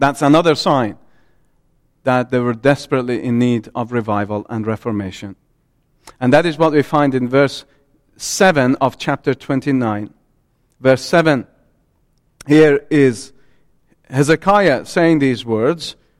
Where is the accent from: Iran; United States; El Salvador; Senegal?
Iran; I deal with many of God's dear people in under persecution in my home country of Iran.